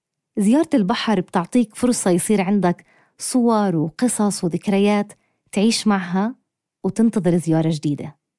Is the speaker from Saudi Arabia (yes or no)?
no; Ramallah, West Bank, Palestine; أنا من رام الله عشان أدخل القدس والمناطق المحتلة عام 48